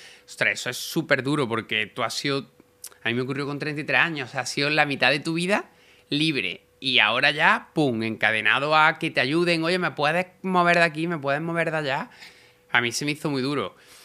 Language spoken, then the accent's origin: Spanish; Córdoba, Andalusia, Spain; Sí, yo soy de Córdoba, he venido por la mañana muy temprano, he hecho tren hasta Madrid y de Madrid aquí en coche.